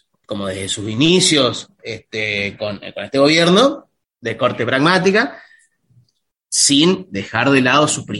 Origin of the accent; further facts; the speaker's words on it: Argentina; lo digo no solo como argentino, sino como latinoamericano